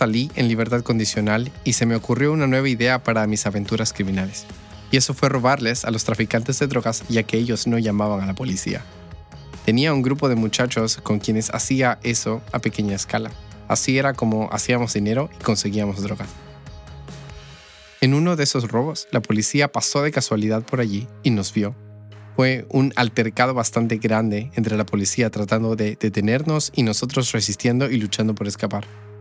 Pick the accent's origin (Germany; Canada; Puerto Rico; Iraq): Canada; Toronto, Ontario; Nací y crecí en Toronto, Canadá.